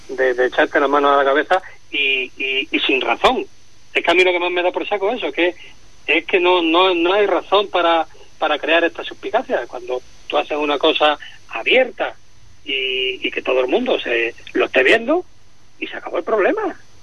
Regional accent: Encinasola, Andalusia, Spain; me fui a mi pueblo, y como tú sabes, desde Encinasola hasta Huelva pues hay un trecho

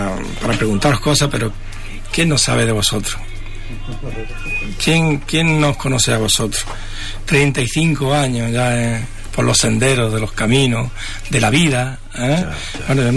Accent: Andalusia, Spain; Soy andaluz.

